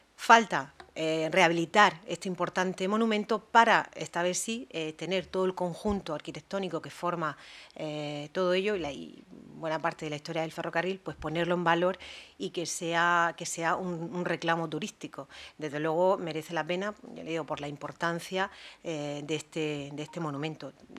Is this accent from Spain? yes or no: yes; Águilas, Region of Murcia, Spain; Yo soy de Águilas.